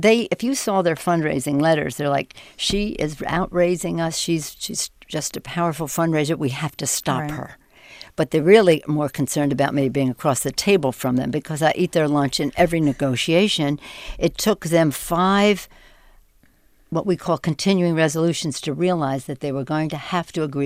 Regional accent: United States; I think it's being Italian American. I just have this boundless energy within me.

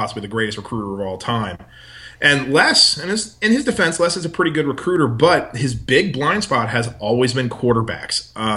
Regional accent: Maryland, United States; I'm also from Maryland as well.

